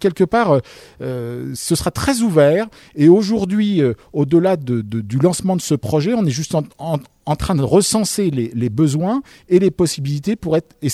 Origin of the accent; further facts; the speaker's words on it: Auvergne-Rhône-Alpes, France; nous, association, on connaît bien le milieu rural, on est tous issus de la Loire au sens large